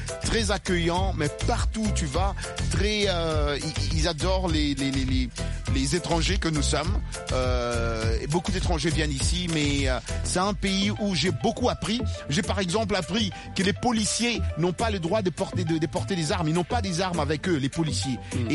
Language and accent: French; Washington, District of Columbia, United States; Mais déjà en prenant l'avion chez nous à Washington pour venir au Ghana